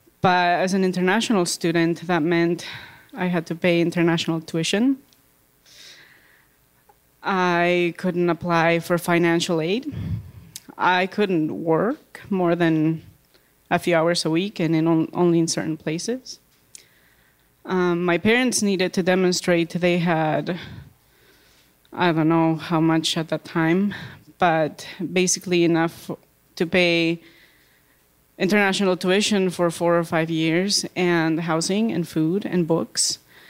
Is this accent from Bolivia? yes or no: yes; Bolivia; I grew up in Bolivia.